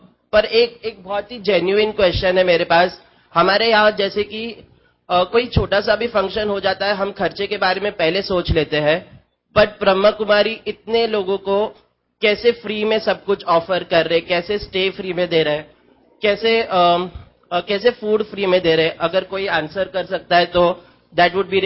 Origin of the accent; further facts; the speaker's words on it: Pune, Maharashtra, India; मैं पुणे से आया हूँ